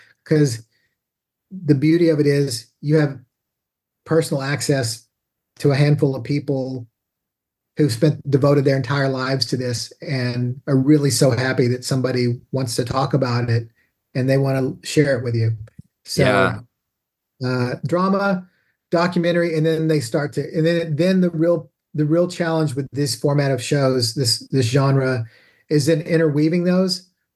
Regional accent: Texas, United States; You know, growing up in Texas

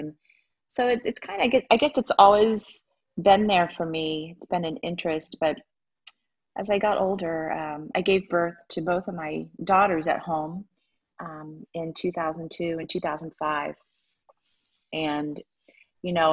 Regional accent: Ohio, United States; I grew up in Northern Ohio and farm country, and I just had a real sense of commune with nature

